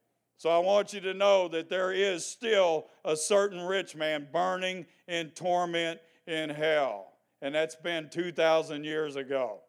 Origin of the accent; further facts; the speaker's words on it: United States; And growing up in America, you always get a second chance.